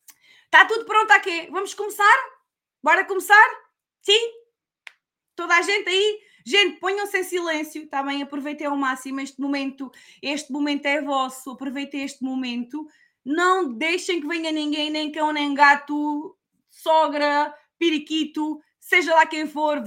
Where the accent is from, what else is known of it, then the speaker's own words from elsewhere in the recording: Setúbal, Portugal; now in United Kingdom; Eu estou aqui em Inglaterra, vivo em Inglaterra. Em Portugal sou de Setúbal. Sou assim uma alentejana de Setúbal. Mas aqui, neste momento, vivo aqui em Inglaterra.